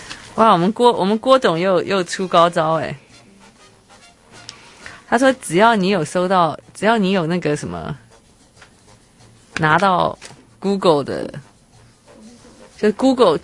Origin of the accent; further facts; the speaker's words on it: Taiwan; 这就是我们台湾人的小确幸。